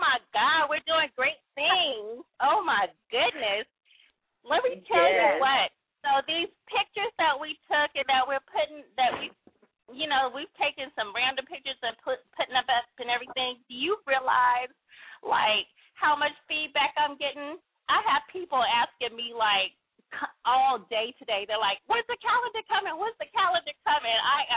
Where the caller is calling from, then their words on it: Atlanta, Georgia, United States; calling from Atlanta.